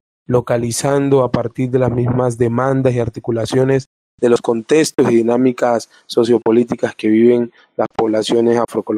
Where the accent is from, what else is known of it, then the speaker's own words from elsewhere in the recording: Pacific region, Colombia; soy oriundo del Pacífico Sur colombiano